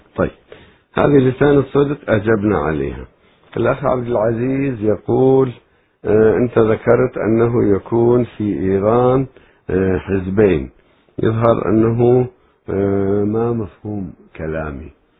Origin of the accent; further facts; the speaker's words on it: Iraq; عندنا بالعراق الجيش المهدي